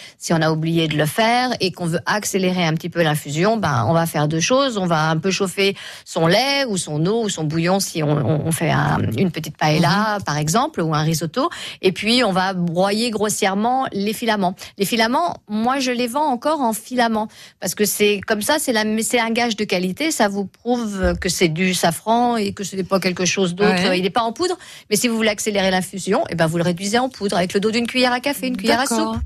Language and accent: French; Normandy, France; on est normande où on ne l'est pas